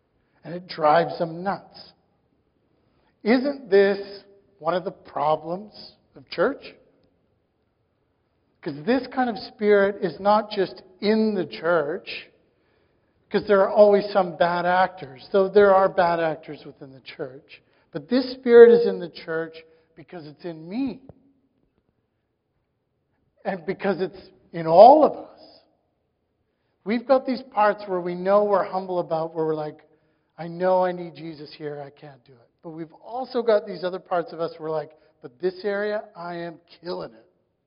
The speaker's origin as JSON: {"language": "English", "region": "Saskatchewan", "country": "Canada", "tie": "born or raised there", "said": "I grew up in Saskatchewan."}